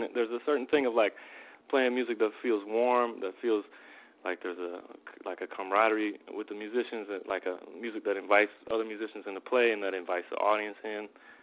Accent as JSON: {"language": "English", "region": "North Carolina", "country": "United States", "tie": "born or raised there", "also_born_or_lived": "New Orleans", "said": "My most formative musical experiences, I grew up in North Carolina, but my most formative musical experiences were in New Orleans. And I moved there in 1993."}